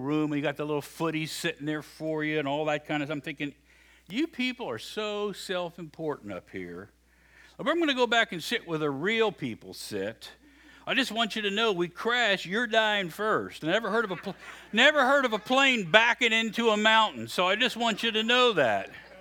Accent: West Virginia, United States; Those are some things I've heard growing up in West Virginia, at least.

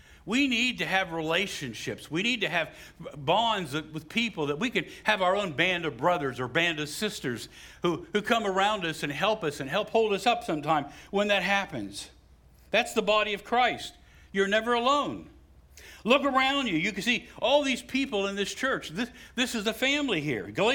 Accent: West Virginia, United States; I'm from West Virginia, but I could do this math.

